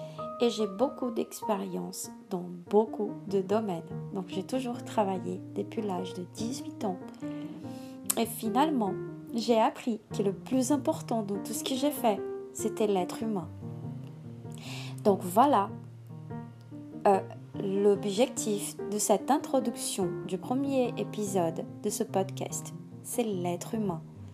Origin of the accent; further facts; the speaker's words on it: Recife, Pernambuco, Brazil; born there; French is a second language; Je suis brésilienne, je suis née à Recife dans le nord-est du Brésil. J'ai 39 ans en 2020, si vous m'écoutez en 2021, j'aurai 40 ans.